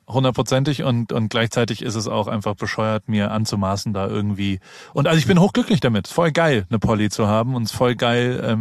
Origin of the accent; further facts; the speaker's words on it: United States; dass ich wieder reinkomme in mein Heimatland Amerika, dass das mich wieder reinlässt.